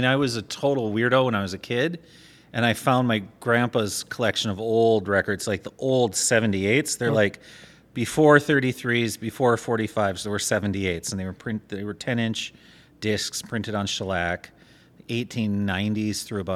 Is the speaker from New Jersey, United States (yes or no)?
no; Minneapolis, Minnesota, United States; also born or lived in Nashville; We're both from Minneapolis. And then moved to Winona, failed out of school, went to Nashville, lived there for about 15 years